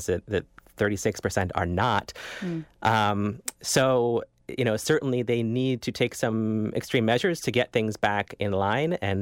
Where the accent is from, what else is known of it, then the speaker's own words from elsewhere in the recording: Minneapolis, Minnesota, United States; I mean, I'm born and raised in Minneapolis